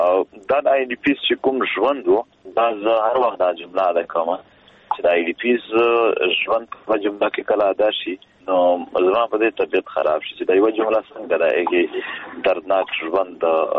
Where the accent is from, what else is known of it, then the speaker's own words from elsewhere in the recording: Khyber Pakhtunkhwa, Pakistan; موږ د پښتونخوا خاورې یو، موږ پښتانه یو،